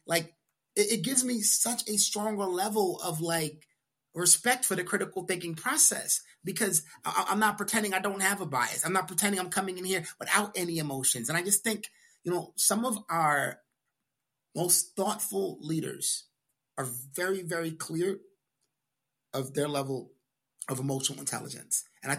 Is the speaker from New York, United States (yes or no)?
yes; Brooklyn, New York, United States; I don't know a lot about the life of farmers because I grew up in Brooklyn, New York.